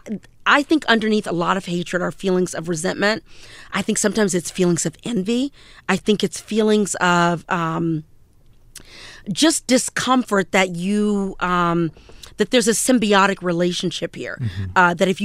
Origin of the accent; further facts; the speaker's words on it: United States; that ambivalence that I feel as a human being and as an American.